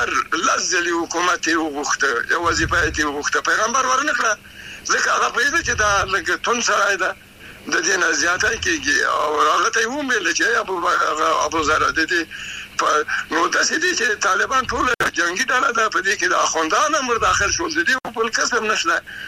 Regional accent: Afghanistan; نو دوی باید چې زه افغان یم

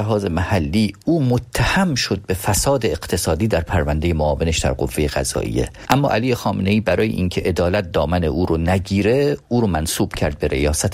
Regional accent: northern Iran, Iran; با توجه به اینکه خودم شمالی هستم

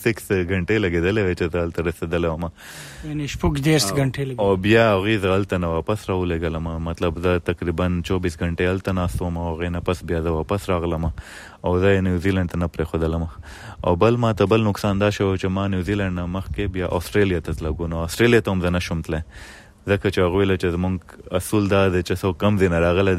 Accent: Pakistan; زه پښتون یم، زه له پاکستان نه یم،

